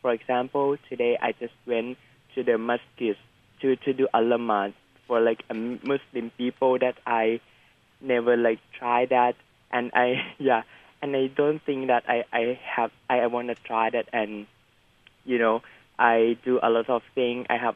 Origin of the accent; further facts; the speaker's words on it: Thailand; English is a second language; now in Taiwan; I come from Thailand, and I study at Chulalongkorn University, majoring in Chinese language. But now I'm exchanging at NTNU, which is called Shida in Mandarin